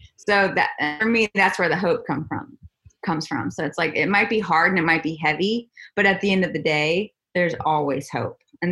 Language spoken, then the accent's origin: English; the South, United States; I was raised in the South and just best foot forward, smile on your face, like everything's fine, honey.